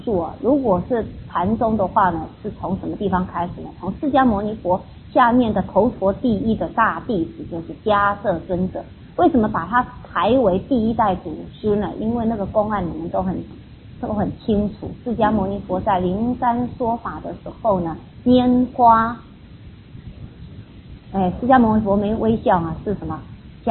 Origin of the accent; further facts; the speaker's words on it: China; 因为我们中国人的习气跟传承的方法，发展出来的这种教学方法是根据我们中国人的习气所设计出来的